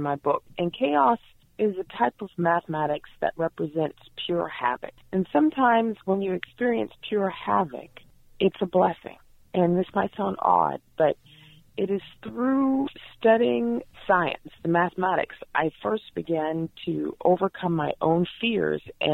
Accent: Los Angeles, California, United States; born there; I was born in Los Angeles here, and we had a single mother that raised four of us by herself

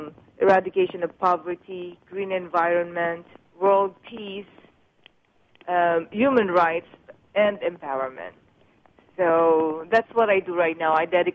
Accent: Philippines; Originally, I'm from the Philippines, and I'm an adopted daughter of the royal family called the Royal House of Baloy.

